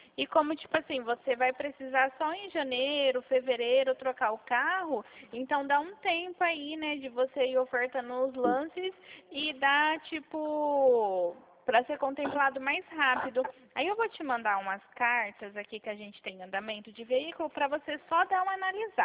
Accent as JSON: {"language": "Portuguese", "town": "Dracena", "region": "São Paulo", "country": "Brazil", "said": "aqui de Dracena, bem pertinho aí de você."}